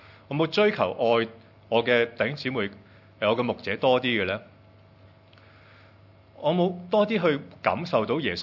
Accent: Hong Kong; 我们香港人一定要明白的，我们个个都经历过

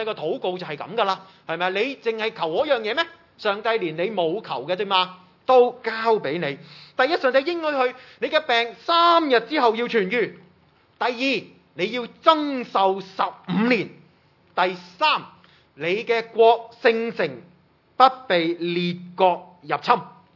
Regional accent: China; 但是我们中国人都明白的

